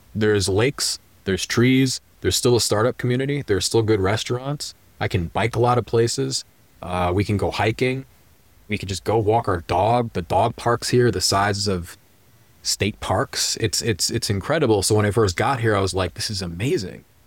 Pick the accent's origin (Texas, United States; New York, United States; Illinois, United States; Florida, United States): New York, United States; I'm born and raised in New York. I love New York.